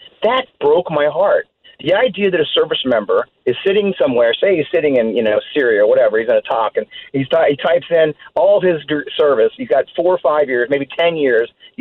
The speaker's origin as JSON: {"language": "English", "town": "Kirkwood", "region": "Missouri", "country": "United States", "said": "I'm from Kirkwood, Missouri, right? If my home rep is Kirkwood, Missouri, I want to go back to Kirkwood, Missouri."}